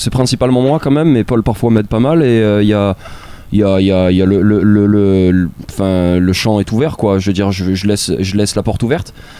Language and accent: French; Marseille, Provence-Alpes-Côte d'Azur, France; Moi je suis de Marseille